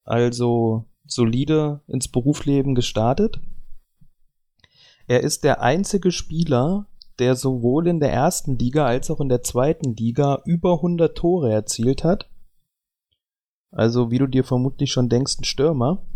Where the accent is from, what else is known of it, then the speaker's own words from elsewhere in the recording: Hesse, Germany; Ich komme aus Nordhessen.